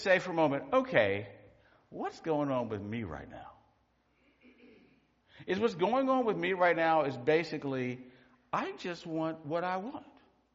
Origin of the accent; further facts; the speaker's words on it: Maryland, United States; I grew up in Maryland. My grandparents were in South Carolina and North Carolina. My relatives were up and down the East Coast.